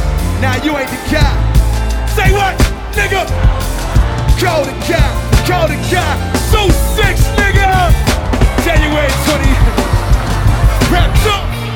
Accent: Fayetteville, North Carolina, United States; And I'm from the Ville.

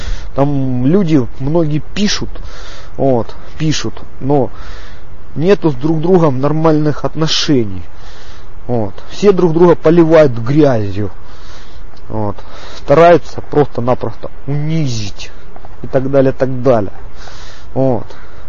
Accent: Donbas, Ukraine; я сам с края Донбасс. Я сам по матери белорус. Вот. И как бы я прожил свою часть в Донецке

